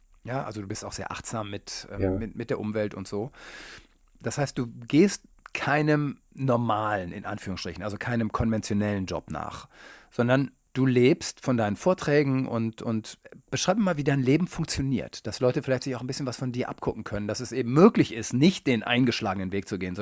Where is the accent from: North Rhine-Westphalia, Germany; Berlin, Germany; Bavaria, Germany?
North Rhine-Westphalia, Germany; Detmold; Also du kommst ja auch eher aus der Provinz, genau wie ich. Ja. Und ich war jetzt gerade wieder in Detmold, in meiner Heimatstadt, und komme mir manchmal ein bisschen fremd vor